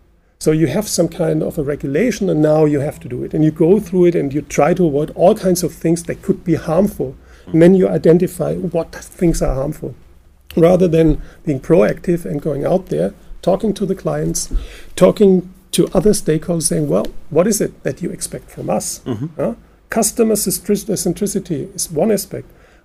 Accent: Germany; English is a second language; By the way, since we're from Germany, when you look at the German laws

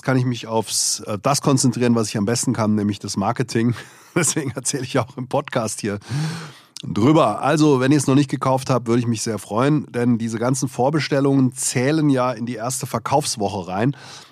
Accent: Hesse, Germany; Ich bin ja nun mal in Hessen aufgewachsen.

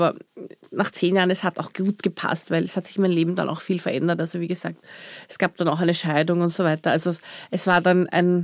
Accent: Austria; Also mit anderen Wurzeln, aber hier geboren und aufgewachsen.

